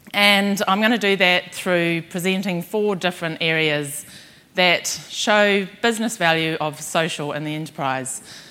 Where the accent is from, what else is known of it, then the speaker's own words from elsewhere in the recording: New Zealand; and I'm from New Zealand.